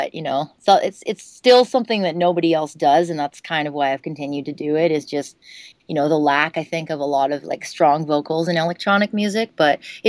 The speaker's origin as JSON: {"language": "English", "town": "Vancouver", "region": "British Columbia", "country": "Canada", "tie": "born or raised there", "said": "I grew up in Vancouver, which is 2.5 hours north of Seattle."}